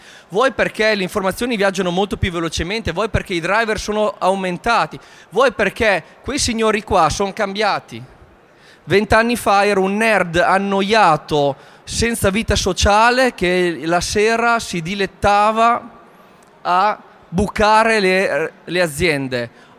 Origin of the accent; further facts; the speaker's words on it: Modena, Emilia-Romagna, Italy; io sono di Modena e quindi Ducati e Ferrari per me è il pane quotidiano.